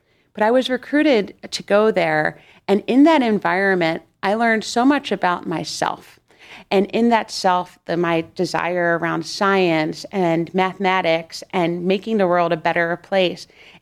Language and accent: English; Baltimore, Maryland, United States; also born or lived in New York City / San Diego; now in Cleveland, United States; I grew up in Baltimore, and then I got to go to New York City for over 15 years, then moved to San Diego and lived on the beaches.